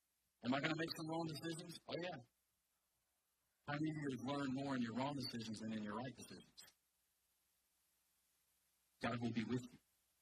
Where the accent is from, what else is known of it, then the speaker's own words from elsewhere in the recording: Atlanta, Georgia, United States; If you're new here, I'm from Atlanta.